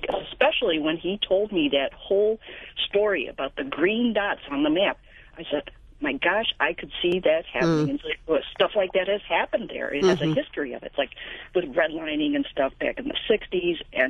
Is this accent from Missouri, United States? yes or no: yes; St. Louis, Missouri, United States; now in Wisconsin, United States; St. Louis, Missouri is my hometown. I moved up to Wisconsin in 2003.